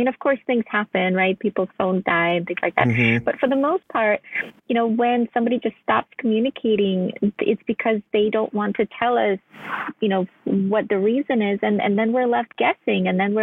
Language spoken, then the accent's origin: English; Ukraine; Well, I was born and raised in Ukraine, and books were just in general a big part of my childhood.